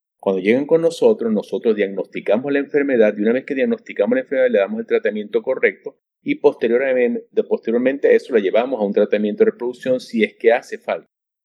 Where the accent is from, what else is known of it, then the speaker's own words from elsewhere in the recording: Venezuela; soy de Venezuela, me encuentro en la soleada ciudad de Maracaibo.